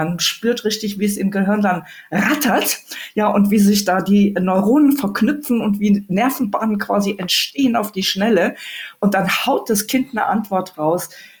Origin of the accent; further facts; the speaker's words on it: Mönchengladbach, North Rhine-Westphalia, Germany; Ich komme ja aus Mönchengladbach, Reit.